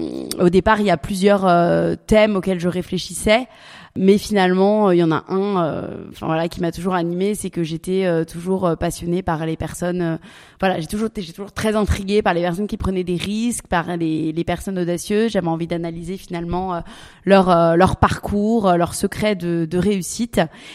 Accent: Paris, Île-de-France, France; now in Dubai, United Arab Emirates; je suis parisienne d'origine et expatriée pour la 3e fois. En ce moment, je vis à Dubaï.

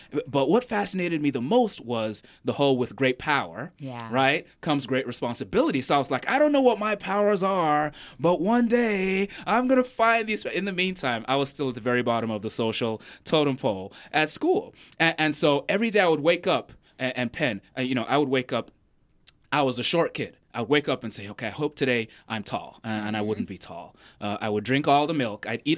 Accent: Nigeria; now in Raleigh, United States; I'm originally from Nigeria. No, I didn't come from Nigeria. Today, my commute was a little shorter. I live in Raleigh here with the Holdernesses. And like most Raleigh natives, I'm a big fan. But I did grow up in Nigeria.

